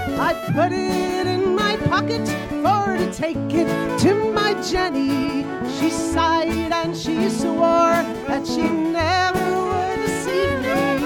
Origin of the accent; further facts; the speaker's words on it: Ireland; I'm Irish.